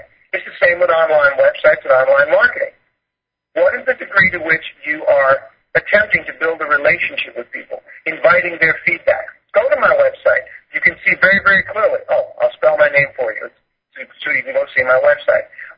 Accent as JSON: {"language": "English", "country": "United States", "lives_now": "China", "said": "I'm in China. I'm an American. You're in America. I've been overseas, etc."}